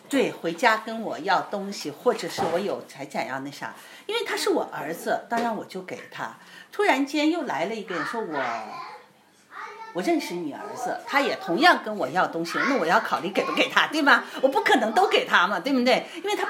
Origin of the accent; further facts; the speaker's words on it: China; now in United Kingdom; 那对我们从国内来的人，我们那时候出来没，那时候九七年哈